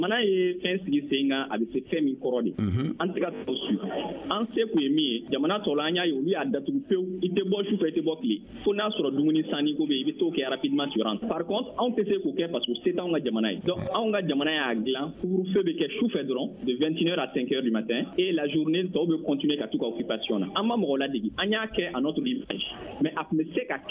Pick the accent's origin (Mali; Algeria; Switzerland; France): Mali; je suis malien je vis parmi les uns et les autres